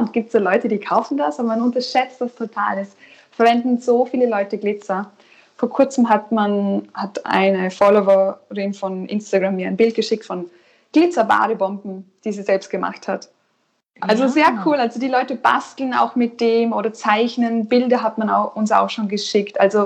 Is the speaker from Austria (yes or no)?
yes; Austria; Ja, wir sind eigentlich Österreicher.